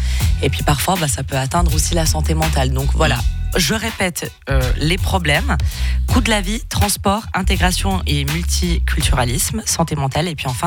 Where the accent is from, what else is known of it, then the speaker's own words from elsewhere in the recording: Biel, Bern, Switzerland; Moi qui étais, j'ai grandi à Bienne, oui franchement c'est pas simple.